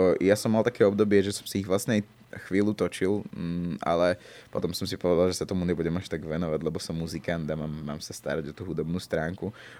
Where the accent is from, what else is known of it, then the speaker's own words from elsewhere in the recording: Prešov Region, Slovakia; Ja som z Podtatier a som Slovák a nikdy som ako... nikdy to asi nebude už inak.